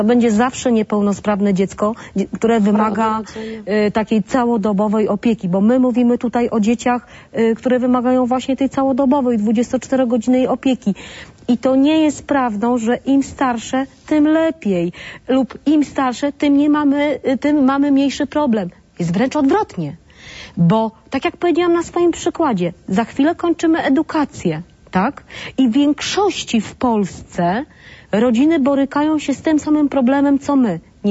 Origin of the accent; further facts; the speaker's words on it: Toruń, Kuyavian-Pomeranian Voivodeship, Poland; jestem z Torunia